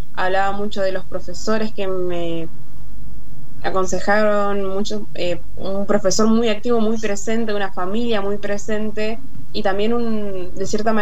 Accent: Posadas, Misiones, Argentina; ahora tengo 18. Ya hace poquito cumplido. Y bueno, ahora soy de Posadas Misiones, vivo, estudio acá, nací acá.

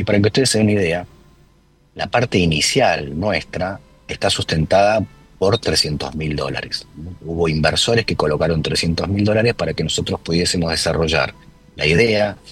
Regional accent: Argentina; nosotros a veces, como desde Argentina, pensamos no tan en grande, sino más en pequeño, más progresivo

